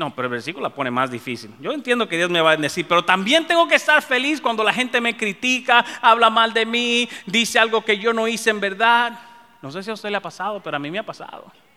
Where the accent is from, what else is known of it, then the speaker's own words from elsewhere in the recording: Dominican Republic; En mi país, en República Dominicana, si hay algo que es bien, es pura comedia